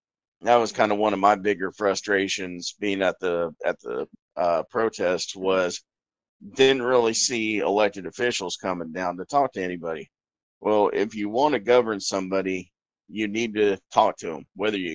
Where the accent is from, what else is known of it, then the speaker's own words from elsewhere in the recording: Stone Mountain, Georgia, United States; I grew up in Stone Mountain, Georgia. And I, you know, for the most part, grew up in an African American community.